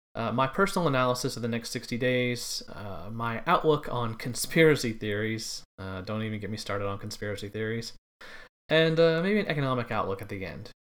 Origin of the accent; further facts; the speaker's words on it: Texas, United States; Well, I am originally from Southeast Texas, born and raised in an area called the Golden Triangle.